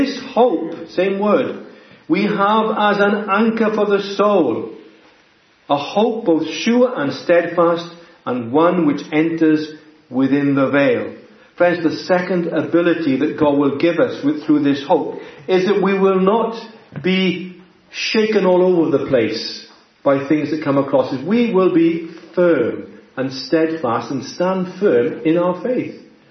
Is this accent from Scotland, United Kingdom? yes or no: no; Wales, United Kingdom; Might not be quite good English to call it an ability, but I am a Welshman, so I'll get away with it.